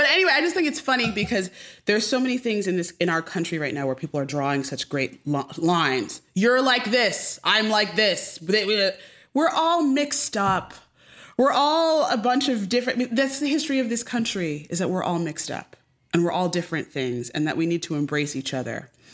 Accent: Westport, Connecticut, United States; I grew up in Westport, Connecticut. No one was, it was like 35% Jewish.

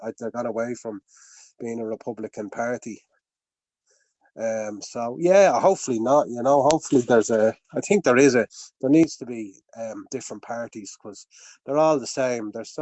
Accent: Ireland; that the Irish people, as you Irish man yourself, know what we're like and what our dreams and aspirations and what our ancestors have gone through and have done for this small country

